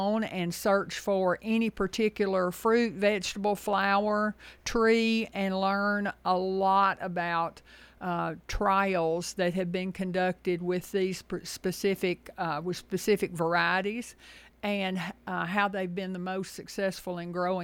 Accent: Tennessee, United States; I grew up in West Tennessee. I spent the first 50 years of my life there, and it's really easy to grow things in West Tennessee.

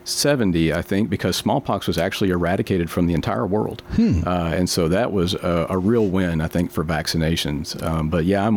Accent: Tullahoma, Tennessee, United States; Yeah, well, I was actually born here in Middle Tennessee, and I grew up in Tullahoma, and I went off to get my training at Memphis at the University of Tennessee.

